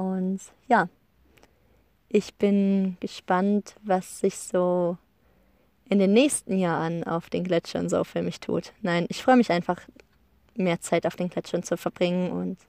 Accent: Germany; besonders für mich als Deutsche, die noch nie sowas erlebt hat

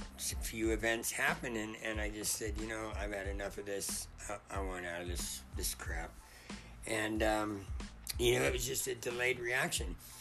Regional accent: Los Angeles, California, United States; I mean, I grew up in Los Angeles with earthquakes

